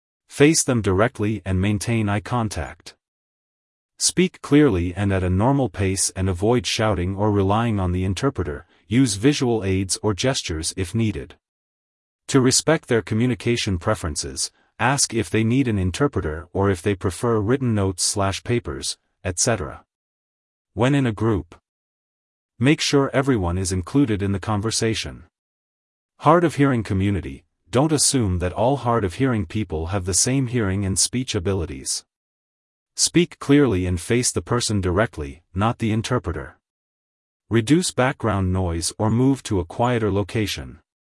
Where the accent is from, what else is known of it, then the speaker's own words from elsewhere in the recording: United States; Being American, I am accustomed to eating with both of my hands.